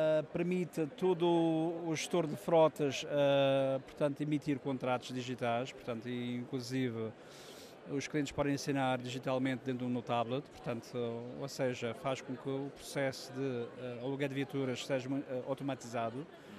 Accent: Madeira, Portugal; sou da Madeira.

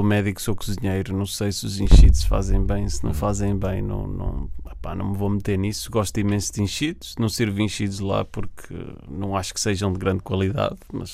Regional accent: Portugal; como português

